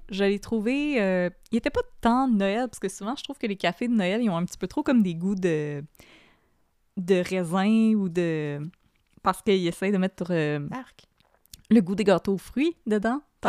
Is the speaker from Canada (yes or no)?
yes; Quebec, Canada; vous êtes favorisés parce qu'on vient de la Rive-Sud